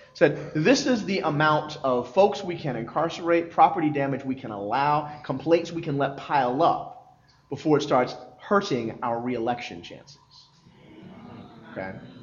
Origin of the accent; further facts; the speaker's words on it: Philadelphia, Pennsylvania, United States; Philly. I'm from Philly.